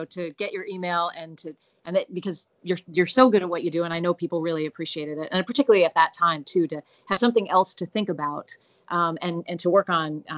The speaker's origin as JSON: {"language": "English", "region": "Idaho", "country": "United States", "tie": "born or raised there", "said": "And I grew up in Idaho, which is and like sort of middle of nowhere Idaho. It was a college town, but it was really in the middle of nowhere."}